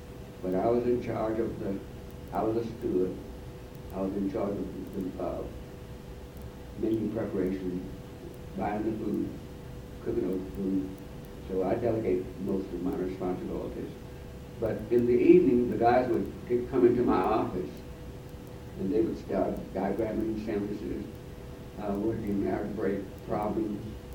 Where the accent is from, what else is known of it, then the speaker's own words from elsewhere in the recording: Atlanta, Georgia, United States; born there; I was born in Atlanta, Georgia, February 9th, 1925.